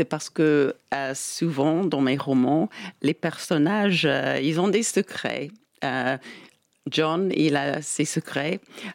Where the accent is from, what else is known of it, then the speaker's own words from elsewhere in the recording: Wales, United Kingdom; French is a second language; quand j'étais petite, quand je suis née au Pays de Galles, et personne que je connais ne parlait le gallois.